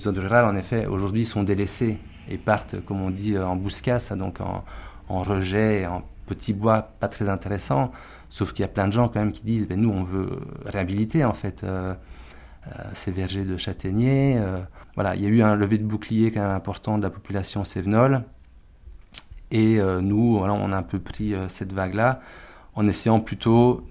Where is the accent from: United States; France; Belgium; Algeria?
Belgium; je suis belge, vous l'entendrez à mon accent. Et du coup, on habitait avec ma compagne à Bruxelles